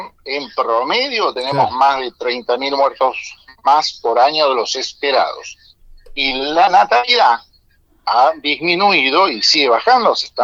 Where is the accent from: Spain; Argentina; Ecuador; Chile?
Argentina; nosotros lamentablemente en la República Argentina tenemos que reconocer que somos una colonia inglesa desde el año 1810 hasta la fecha